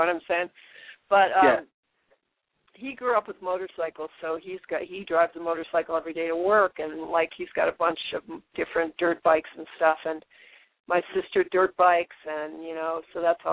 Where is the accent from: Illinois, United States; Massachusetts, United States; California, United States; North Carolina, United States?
Illinois, United States; Chicago; Yeah, I grew up in Rogers Park, which is like in Chicago. It was like a working class neighborhood, but it was a lot of Catholic families